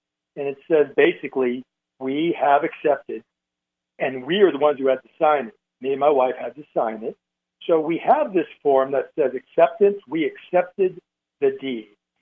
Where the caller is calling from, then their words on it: Arizona, United States; I'm from Arizona. I put in a call.